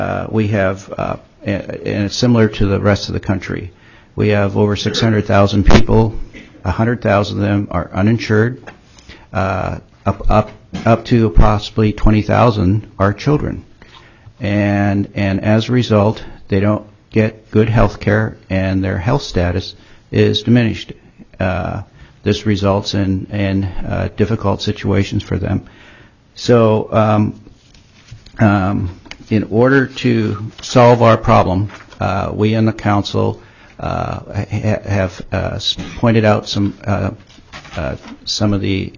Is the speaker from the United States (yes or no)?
yes; Wrangell, Alaska, United States; now in Juneau, United States; I'm a family physician born and raised in Wrangell, Alaska, and have lived and practiced family medicine in Juneau since 1984.